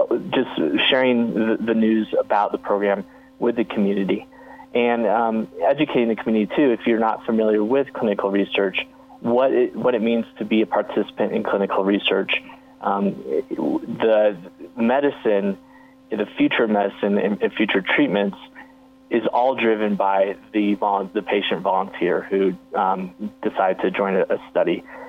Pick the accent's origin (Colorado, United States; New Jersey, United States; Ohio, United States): Colorado, United States; Denver; Sure. I'm from Denver, Colorado.